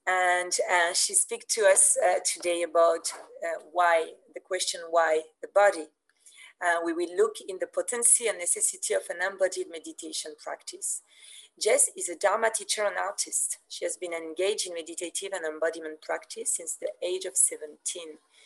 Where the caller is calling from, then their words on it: Israel; I'm speaking from Israel